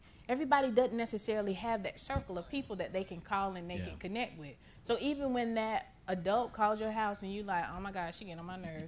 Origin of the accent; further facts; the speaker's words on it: Garner, North Carolina, United States; I'm not from here. I'm 3 hours away. I'm from Garner. It's right outside of Raleigh.